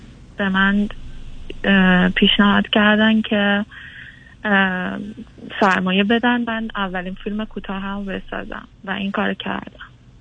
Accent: Iran; moved away as an adult; now in United States; من 34 سالمه، یک ساله که از ایران اومدم امریکا، توی خانواده 5 نفره، 2 تا خواهر بزرگتر دارم

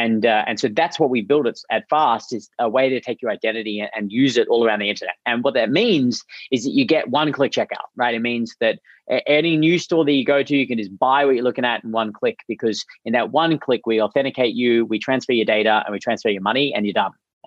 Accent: Australia; now in United States; No. I blend in perfectly with my accent, but no, I'm Australian.

